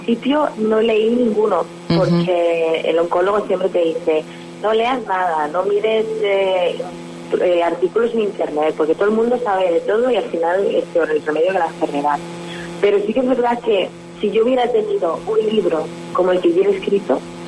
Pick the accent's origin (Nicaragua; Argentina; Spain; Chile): Spain; Castellón, Valencian Community; Soy de Castellón.